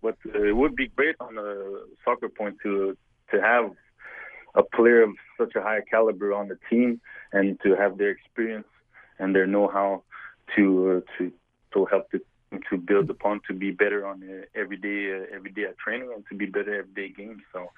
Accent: Montreal, Quebec, Canada; because I'm from Montreal, going to be playing against some Toronto guys

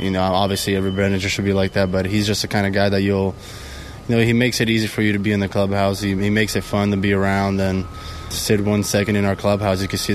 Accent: Mogi, São Paulo, Brazil; It's a little city in São Paulo called Mogi.

